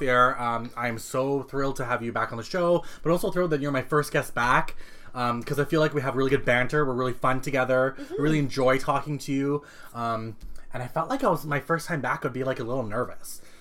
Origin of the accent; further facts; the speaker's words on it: United Kingdom; But I'm British, and I like to eat crumpets